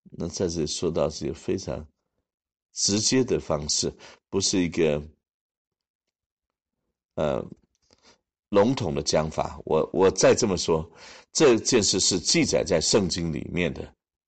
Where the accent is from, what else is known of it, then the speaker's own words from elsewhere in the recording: Hong Kong; 我是从香港来的，所以我是讲到香港